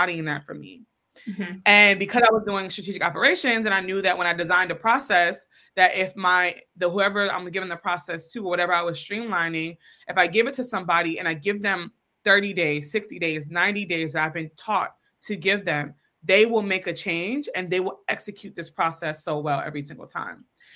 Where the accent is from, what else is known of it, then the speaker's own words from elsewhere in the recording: Atlanta, Georgia, United States; When I was 16, I was leaving a teen party, you know, growing up in Atlanta.